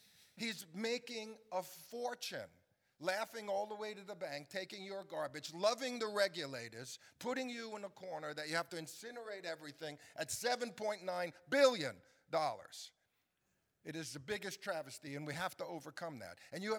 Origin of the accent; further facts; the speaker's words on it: New York, United States; I'm from New York, and I only have 3 minutes.